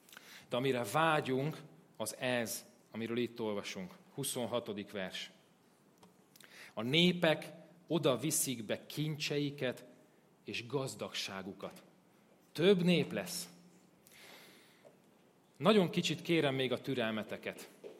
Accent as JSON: {"language": "Hungarian", "country": "Hungary", "said": "elkezdett csipkelődni, amikor megtudta, hogy magyarok vagyunk"}